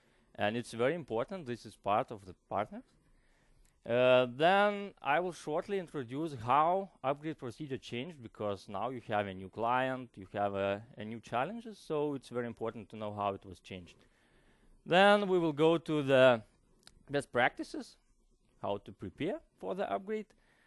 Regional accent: Lithuania; English is a second language; From my surname, you know that I am not from Denmark. I hope that it's clear. I'm actually from Lithuania, a very nice small country.

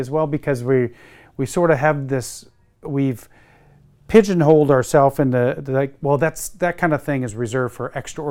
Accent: New York, United States; I had to look down and see the Finger Lakes in New York and kind of triangulate to where my hometown is. But a very small town, very small school.

